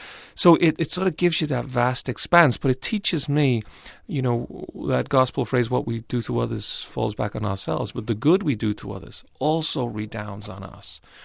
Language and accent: English; Liverpool, North West England, United Kingdom; also born or lived in Dublin / Rome / Brazil; I'm originally from Liverpool, studied in Dublin for many years.